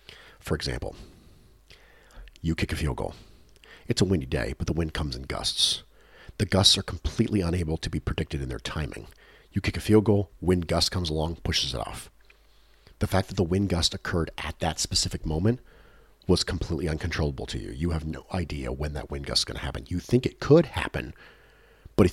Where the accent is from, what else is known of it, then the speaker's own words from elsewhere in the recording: Australia; I'm also an Australian